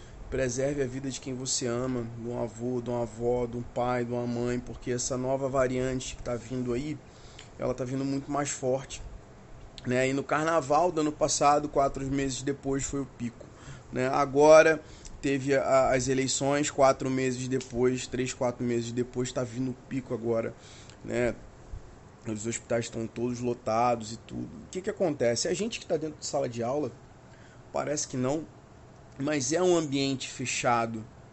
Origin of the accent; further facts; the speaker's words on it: Rio de Janeiro, Brazil; Para quem não sabe, eu sou do RJ